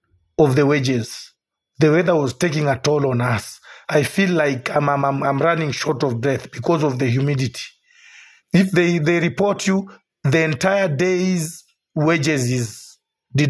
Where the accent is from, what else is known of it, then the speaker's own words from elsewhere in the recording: Kenya; I am 40 years old. Actually, next month, I'm approaching 40. I'm a Kenyan.